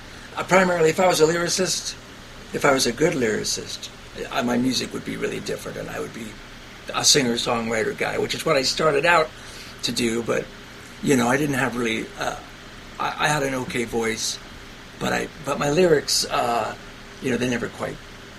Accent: San Francisco, California, United States; now in Los Angeles, United States; Well, when I went to L.A., yeah, I grew up in San Francisco, and I moved to L.A. To sort of see what was going on.

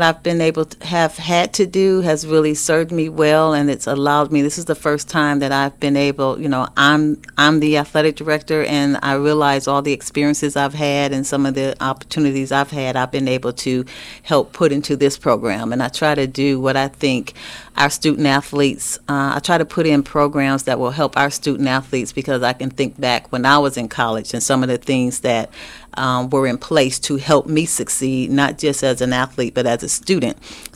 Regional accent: Detroit, Michigan, United States; I grew up in Detroit. I started running with a track club when I was 9 years old

